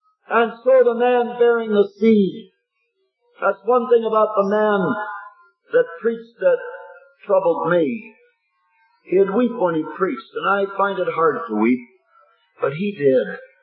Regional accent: Ohio, United States; Then I went to Southern Ohio, my home state, and tried there for quite a while.

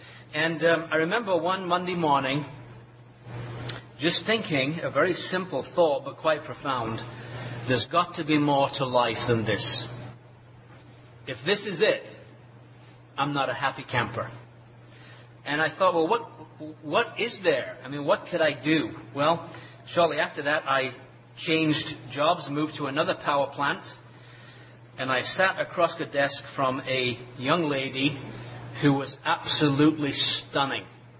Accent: Leeds, Yorkshire and the Humber, United Kingdom; born there; I was born in England, in a city called Leeds in the northern part of England. Only child into a Roman Catholic family.

